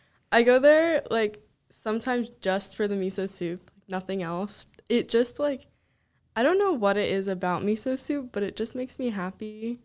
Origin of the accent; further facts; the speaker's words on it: Florida, United States; And a lot of people from up north were struggling a lot more than us Floridians were.